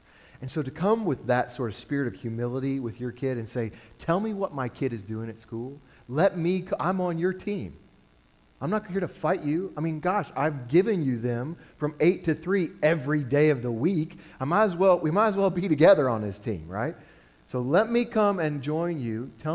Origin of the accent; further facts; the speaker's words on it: Colorado, United States; I'm from Colorado.